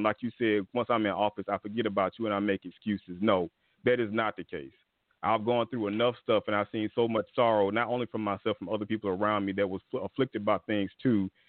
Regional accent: Stone Mountain, Georgia, United States; I grew up in Stone Mountain, Georgia, where they had Confederate reenactments at Stone Mountain Park, and they were still burning crosses out there.

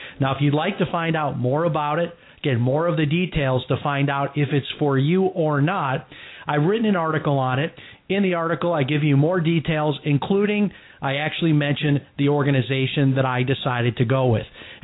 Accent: Chicago, Illinois, United States; So I'm going to be seeing a lot of family because, of course, everybody knows I'm from Chicago.

